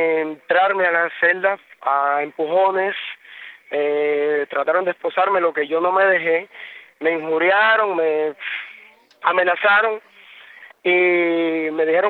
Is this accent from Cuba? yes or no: yes; Baracoa, Guantánamo, Cuba; Nosotros somos del municipio de Baracoa, provincia de Guantánamo, ¿sabes?